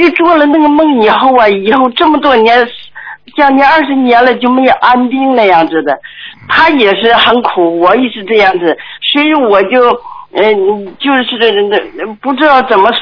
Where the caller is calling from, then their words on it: Shanghai, China; 我是上海的